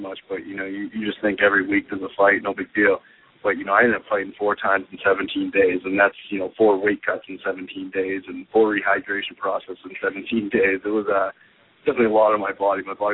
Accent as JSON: {"language": "English", "region": "Massachusetts", "country": "United States", "said": "Yeah, I was from Mass."}